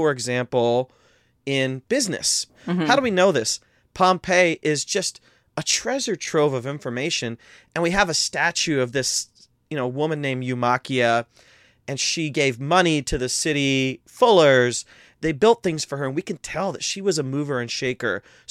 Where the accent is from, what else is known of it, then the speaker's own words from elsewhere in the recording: Midwest, United States; But just talking about my wife, you know, we're both from the Midwest.